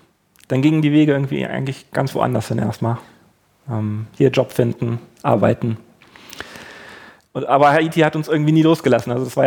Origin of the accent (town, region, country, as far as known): Germany